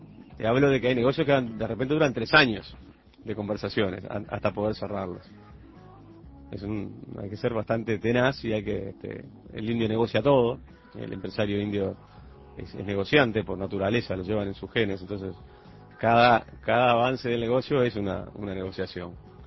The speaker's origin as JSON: {"language": "Spanish", "country": "Uruguay", "tie": "born or raised there", "said": "somos uruguayos, nacimos acá y nos fuimos formando aquí."}